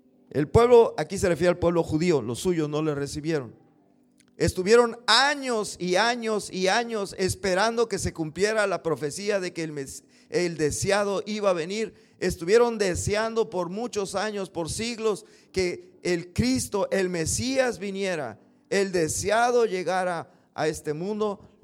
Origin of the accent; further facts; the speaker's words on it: Mexico; Nosotros somos mexicanos y tenemos a Jesucristo como el deseado, ¿verdad?